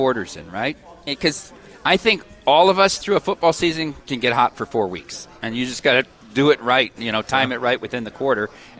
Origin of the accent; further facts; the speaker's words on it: Iowa, United States; Well, I'm from Iowa.